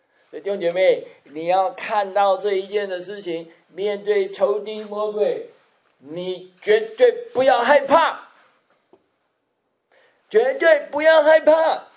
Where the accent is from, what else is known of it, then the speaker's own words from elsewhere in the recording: China; 就好像我们中国人在过年的时候，我们家家户户是不是会贴春联呐、啊？